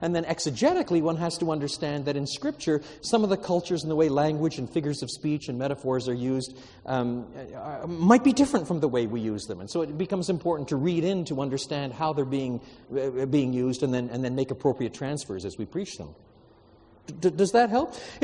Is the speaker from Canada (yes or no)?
yes; Quebec, Canada; I was brought up in French Canada, so that despite all my English roots, I've got a certain sort of Latin side to me as well